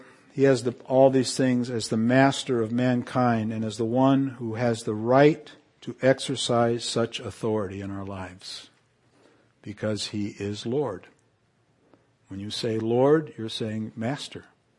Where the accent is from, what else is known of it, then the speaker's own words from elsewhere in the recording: Canary Islands, Spain; I grew up in the Canary Islands, where I heard almost every day from everybody, si Dios quiere, means if God wills it.